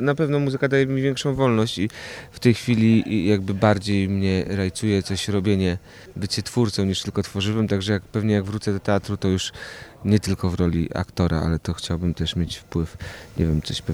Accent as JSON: {"language": "Polish", "town": "Radom", "region": "Masovian Voivodeship", "country": "Poland", "said": "Jestem z Radomia"}